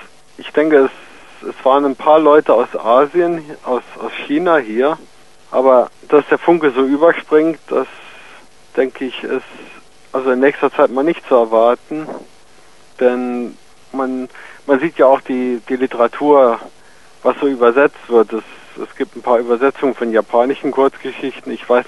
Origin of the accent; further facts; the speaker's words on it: Germany; Man war als Deutscher, wir waren ja jetzt insgesamt vier deutsche Teilnehmer